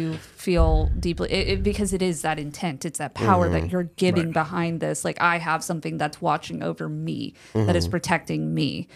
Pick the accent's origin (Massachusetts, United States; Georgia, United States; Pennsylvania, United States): Georgia, United States; Atlanta; now in Savannah, United States; Our house is just a mile and a half outside of the city limits of Savannah. We are originally from Atlanta